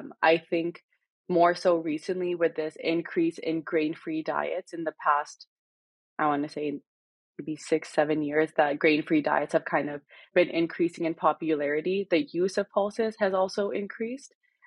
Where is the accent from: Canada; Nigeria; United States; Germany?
Canada; Brampton, Ontario; I grew up in Brampton, Ontario, which is 40 minutes away from the University of Guelph.